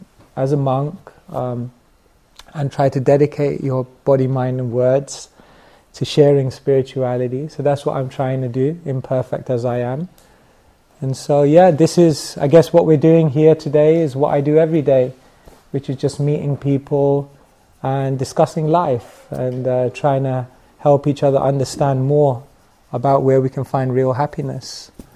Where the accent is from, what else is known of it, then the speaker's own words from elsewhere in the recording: Wembley, London, United Kingdom; I grew up in Wembley, not too far away from here.